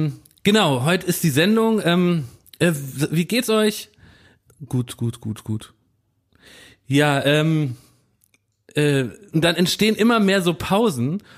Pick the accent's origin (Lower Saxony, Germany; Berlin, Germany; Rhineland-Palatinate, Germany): Berlin, Germany; weil ich bin aus Berlin-Wilmersdorf